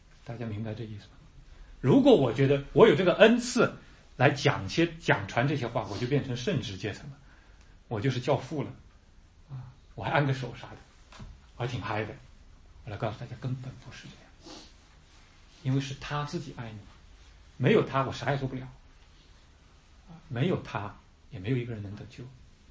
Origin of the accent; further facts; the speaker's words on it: Northeast, China; accent: Northeastern Mandarin; 用我们东北话说